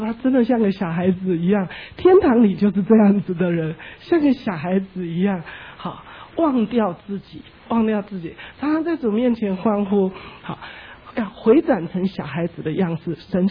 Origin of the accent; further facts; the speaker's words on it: China; 好像我们中国人好像这一方面特别保守